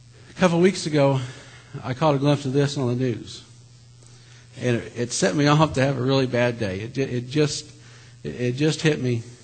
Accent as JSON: {"language": "English", "country": "United States", "said": "As an American and as a Christian, I completely agree with the concept of the separation of church and state."}